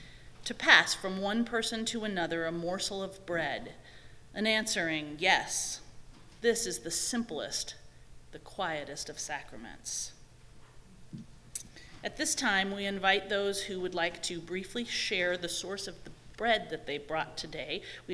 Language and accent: English; Indiana, United States; Hi, I'm from Indiana.